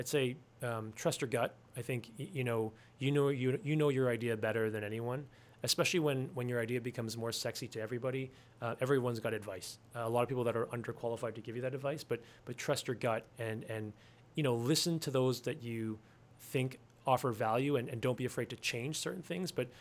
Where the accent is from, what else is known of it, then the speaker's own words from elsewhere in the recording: Canada; There's a reason why we're here besides us being Canadian.